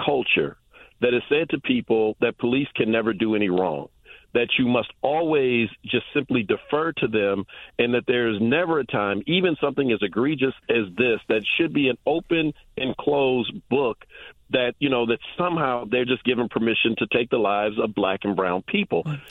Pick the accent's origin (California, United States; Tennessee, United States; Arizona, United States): California, United States; Oakland; I grew up in East Oakland, California, and I guarantee you almost any black person in any major city in America can give you similar stories